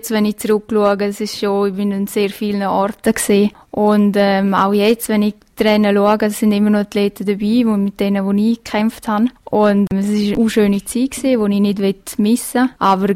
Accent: Graubünden, Switzerland; Und dazu noch Engadinerin oder Bündnerin zu sehen, das ist sicher nochmal speziell.

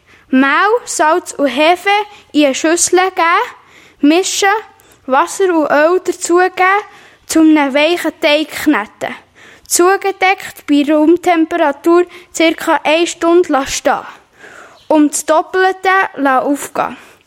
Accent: Italy; Ich bin selber Italiener und rede auch daheim manchmal Italienisch, aber auch Schweizerdeutsch.

